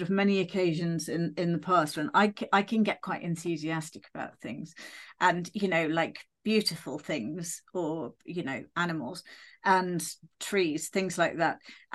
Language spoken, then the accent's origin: English; United Kingdom; You know, we're British.